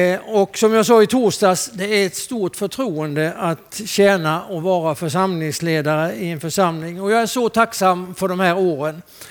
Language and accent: Swedish; Skåne, Sweden; Jag växte upp i norra Skåne och gymnasiet åkte vi över gränsen till Småland och gick i gymnasiet i Älmhult. Och det var väldigt noga vilken sida gränsen man hade kommit. Så jag höll länge på att jag var skåning.